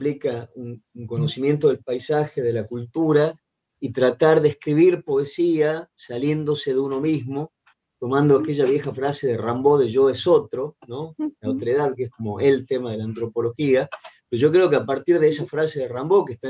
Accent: Salta, Argentina; de la provincia donde yo soy de Salta

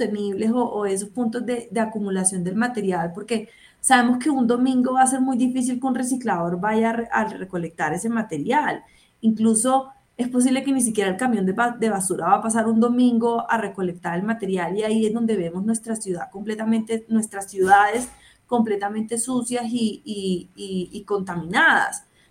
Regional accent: Colombia; Como colombiano, yo soy el primer actor, como consumidor, el primer actor en la cadena que tengo que separar el material

